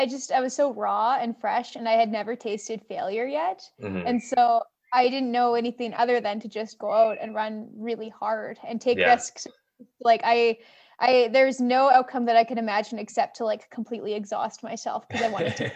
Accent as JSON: {"language": "English", "region": "Alberta", "country": "Canada", "said": "I'm from Alberta, which is like track isn't quite as deep in Alberta as somewhere like Ontario, a different province with a huger population."}